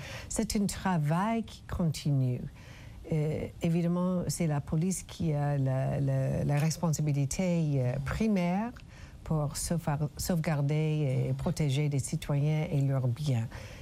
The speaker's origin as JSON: {"language": "French", "country": "United States", "said": "Nous avons la même chose chez nous aux États-Unis après un événement pour Lessons Learned."}